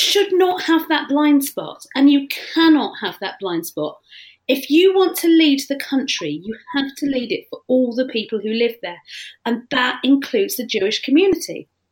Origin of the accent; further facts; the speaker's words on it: Stamford Hill, London, United Kingdom; I grew up in Stamford Hill, which, for those people who don't know, and why would you, is a very, very Jewish area. I'm not personally Jewish